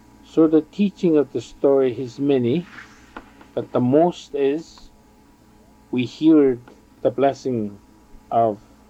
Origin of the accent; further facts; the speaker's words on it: Peawanuck, Ontario, Canada; from Bewanek, Ontario.